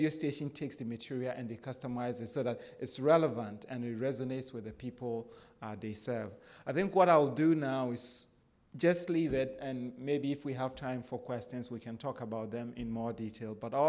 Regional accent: Ghana; I'm from Africa. I'm from Ghana originally. So I can't speak without telling stories.

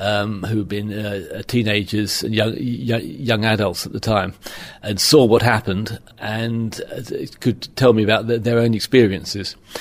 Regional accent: United Kingdom; moved away as an adult; now in Netherlands; I'm a British journalist working and living in the Netherlands.

